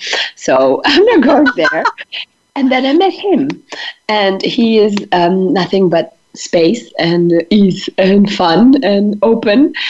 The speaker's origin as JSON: {"language": "English", "country": "India", "said": "I'm Indian and he's from West Africa, so the combination is also rare."}